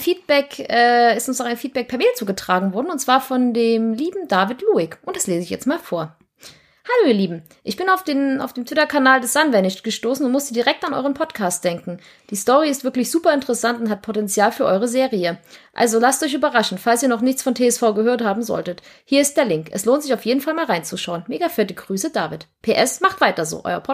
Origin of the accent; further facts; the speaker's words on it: East Germany, Germany; ich komme auch aus dem Osten